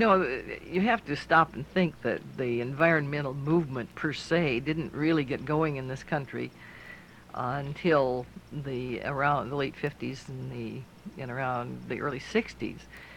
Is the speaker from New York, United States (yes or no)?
no; Everett, Washington, United States; But it was my hometown newspaper, the Everett Daily Herald, which took a flyer on my writing ability.